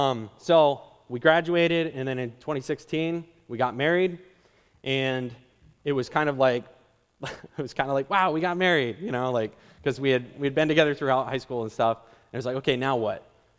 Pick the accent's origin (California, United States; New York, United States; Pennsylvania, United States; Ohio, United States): Pennsylvania, United States; Jersey Shore; Okay, so I grew up in Jersey Shore, and my parents are missionaries as well. And so I grew up down at Wyoming down there.